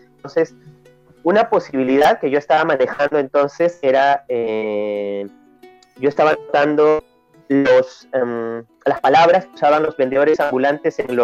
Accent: Peru; Es algunos prejuicios que se ven aquí en mi país.

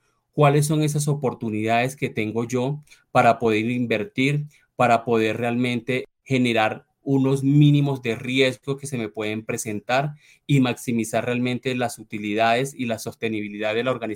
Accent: Colombia; Nosotros como colombianos

